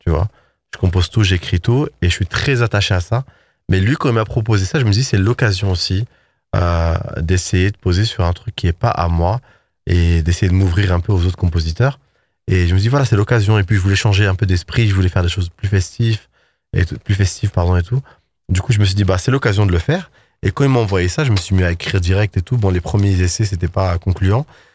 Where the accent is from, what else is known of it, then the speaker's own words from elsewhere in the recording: Paris, Île-de-France, France; Mais comme moi, je suis parisien